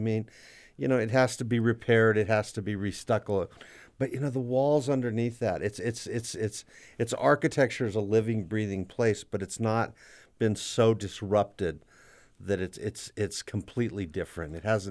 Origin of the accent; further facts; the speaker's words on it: Santa Fe, New Mexico, United States; I grew up in Santa Fe